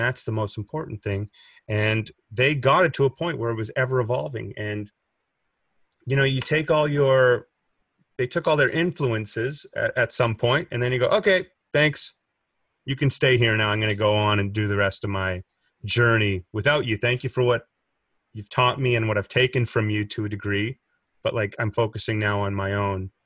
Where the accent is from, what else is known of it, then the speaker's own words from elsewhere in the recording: Winnipeg, Manitoba, Canada; we're all from Winnipeg.